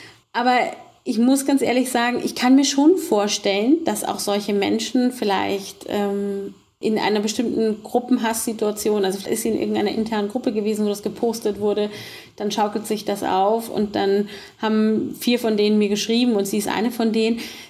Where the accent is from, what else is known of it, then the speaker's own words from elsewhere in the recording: Northern Germany, Germany; Für mich eben auch so als Norddeutsche ist das unglaublich gewesen